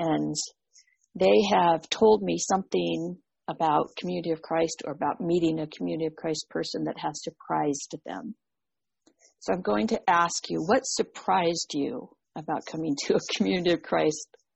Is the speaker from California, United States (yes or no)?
no; Seattle, Washington, United States; I'm from the Seattle area, so for me, it's just part of what we are out here.